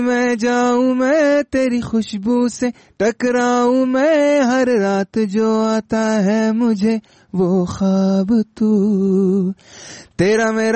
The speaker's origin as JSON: {"language": "Pashto", "country": "Afghanistan", "said": "وي ته د هندوستان یم نه زه افغان یم خو هندي ژبه ما زده کړې."}